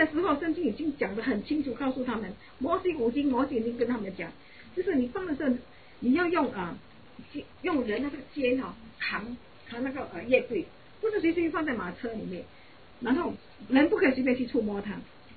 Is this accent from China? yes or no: no; Singapore; 以前我记得我们住在新加坡的时候，以前我小的时候，通常很多的家庭都是三代同堂的。